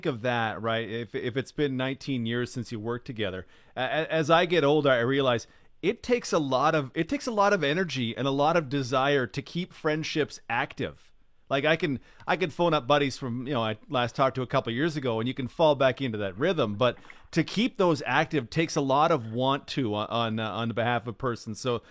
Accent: Alberta, Canada; for me growing up in Alberta, we were lucky enough to get the show from Edmonton and the one from Calgary.

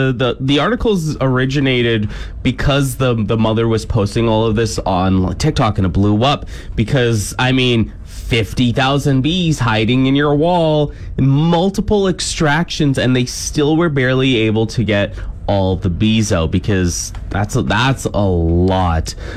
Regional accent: Ontario, Canada; I grew up in Ontario

